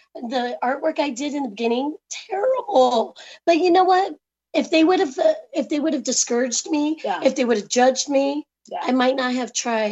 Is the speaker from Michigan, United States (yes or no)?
no; Saugus, California, United States; I was because I grew up in Saugus, California.